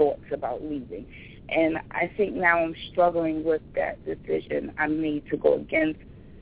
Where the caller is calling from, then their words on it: Stamford, Connecticut, United States; calling from Stamford, Connecticut.